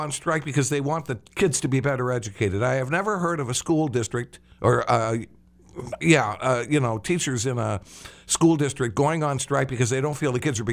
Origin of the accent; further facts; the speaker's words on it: Chicago, Illinois, United States; I mean, it seemed to me when I was living and growing up in the Chicago area